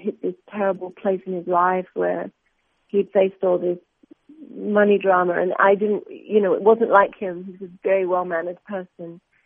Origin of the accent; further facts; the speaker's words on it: Australia; and I'm Australian.